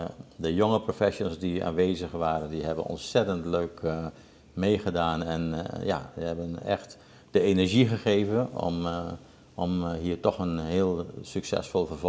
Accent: Suriname; also born or lived in Netherlands; ik ben geboren in Nederland, maar ik ben als kind naar Suriname getrokken.

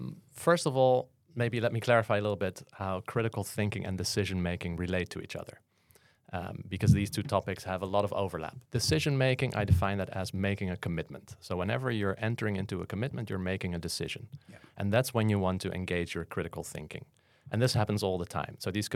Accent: Amersfoort, Utrecht, Netherlands; English is a second language; I'm from Amersfoort, the Netherlands.

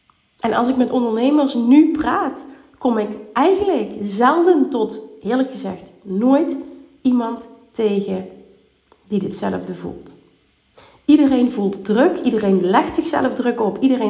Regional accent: Limburg, Netherlands; Ik kom uit Limburg, notabene.

